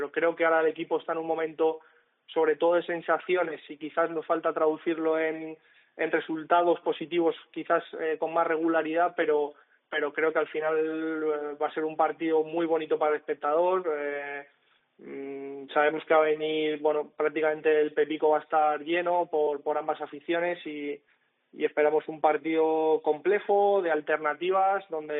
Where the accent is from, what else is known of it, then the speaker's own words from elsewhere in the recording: Alicante, Valencian Community, Spain; yo soy, sabéis que soy de Alicante, vivo todavía en San Blas.